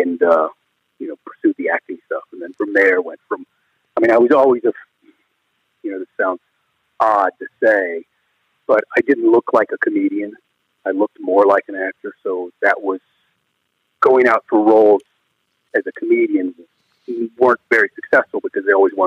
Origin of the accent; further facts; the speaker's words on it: the South, United States; well, I grew up in the South.